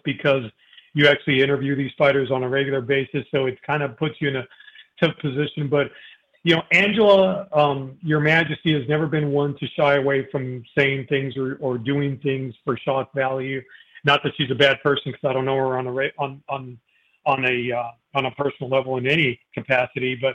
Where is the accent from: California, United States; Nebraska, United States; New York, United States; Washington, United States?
California, United States; San Francisco; the area I grew up in San Francisco.